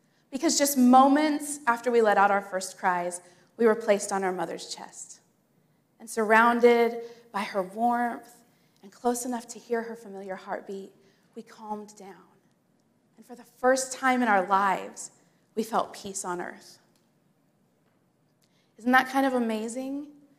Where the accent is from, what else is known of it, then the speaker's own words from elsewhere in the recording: Indiana, United States; also born or lived in Boston; I was Midwest born and East Coast raised or bred. And what I mean by that is that I was born and raised in Indiana, but I really found myself and who I was meant to be when I was living in Boston.